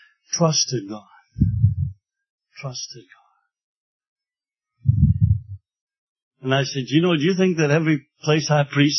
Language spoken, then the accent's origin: English; Scotland, United Kingdom; moved away as an adult; now in United States; when we first came to America, we came from Scotland, totally naive, Scottish assemblies. We believed the whole world was like Scottish assemblies